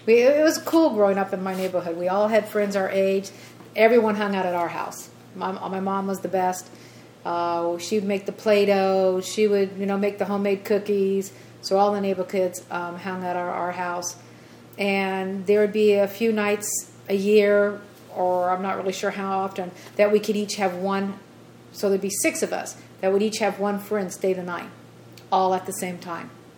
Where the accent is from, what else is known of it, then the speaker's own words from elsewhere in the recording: Simi Valley, California, United States; also born or lived in Ventura; I was born in Ventura. I lived there till the age of 4. That was on Maple Street. Then we moved to Simi Valley. Lived on Wallace. Then we moved over to Drake Drive, where we lived a couple years.